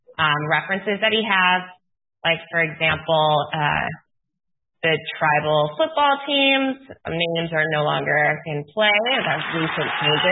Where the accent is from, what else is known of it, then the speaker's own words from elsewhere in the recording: Connecticut, United States; I am originally from Connecticut, so it was interesting to see about the Native tribes from Connecticut as well.